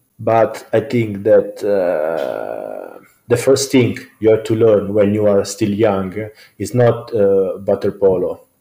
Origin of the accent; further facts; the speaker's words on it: Pescara, Abruzzo, Italy; English is a second language; Yes, I'm from Pescara